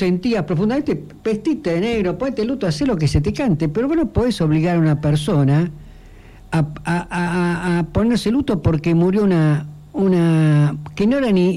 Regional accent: Avellaneda, Buenos Aires Province, Argentina; donde yo vivía cuando era chico, en Villa Domínico, en Avellaneda, a 4 o 5 cuadras

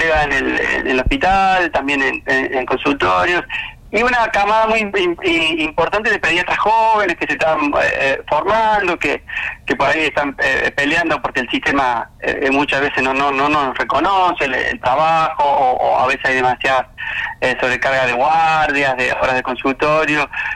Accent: Córdoba, Argentina; born there; Yo soy hincha de Talleres de Córdoba, del barrio, porque soy nacido a pocas cuadras de la cancha.

